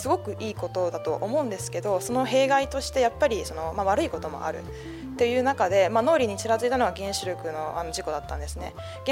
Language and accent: Japanese; Tokyo, Japan; also born or lived in Futaba, Japan; 私自身の出身が福島県の双葉町なんですね。育ちはほとんど東京なんですけれども、